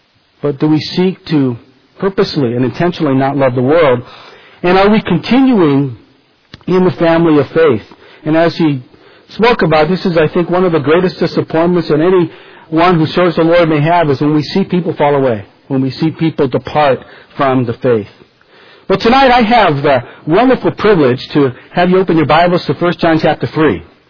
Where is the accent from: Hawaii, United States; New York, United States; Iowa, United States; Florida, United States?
Hawaii, United States; but I'm from Hawaii